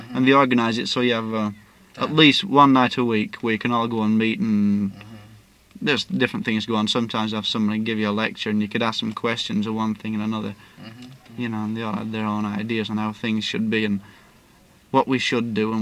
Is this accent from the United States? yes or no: no; Oldham, North West England, United Kingdom; also born or lived in Shaw / Chadderton; I was born in Oldham, and I lived there till I was 3. Then we moved to Shaw, another little town not far off, about 2-3 miles. I lived there till I was 7. Then we moved back to Oldham again for about another 18 months.